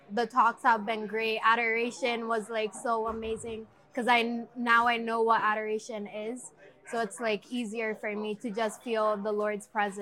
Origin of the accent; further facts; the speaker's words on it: Astoria, Queens, New York, United States; My parents are from Pakistan. Yeah. And then I'm from Astoria, Queens.